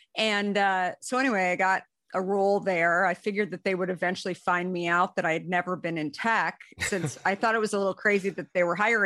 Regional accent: Arizona, United States; I grew up in Arizona, never even saw that in Arizona.

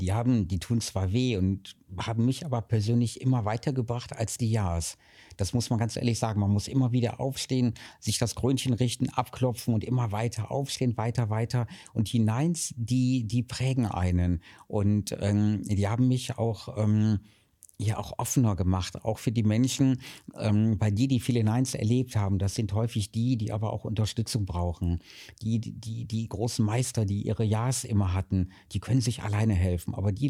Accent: Bad Doberan, Mecklenburg-Vorpommern, Germany; ich habe ja in Bad Doberan 20 Jahre das Johanniterhaus geleitet, war in der Stadtvertretung und das ist wirklich meine Heimat, diese Stadt. Ich kenne jede Ecke, jeden Winkel

